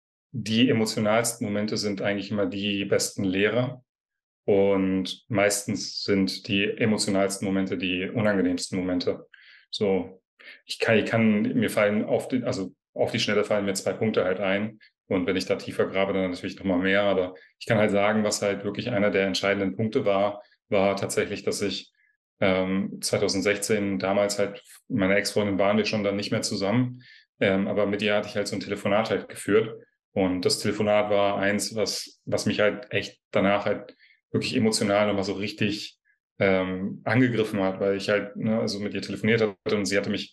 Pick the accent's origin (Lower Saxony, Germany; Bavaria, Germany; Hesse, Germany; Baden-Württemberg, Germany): Hesse, Germany; Marburg; now in Berlin, Germany; Und ich bin halt aus Marburg nach Berlin und von meiner Mutter 500 Kilometer halt weggezogen.